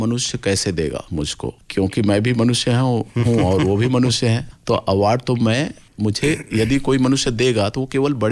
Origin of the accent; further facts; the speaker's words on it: Chhattisgarh, India; गांव में रोड तो अभी छत्तीसगढ़ नया राज्य बनने के बाद बना